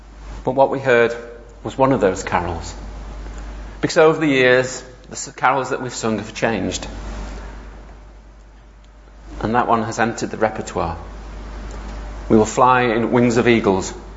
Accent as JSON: {"language": "English", "town": "Sheffield", "region": "Yorkshire and the Humber", "country": "United Kingdom", "tie": "born or raised there", "said": "Because where I grew up in Sheffield, long before I was born, there was a schism within the church."}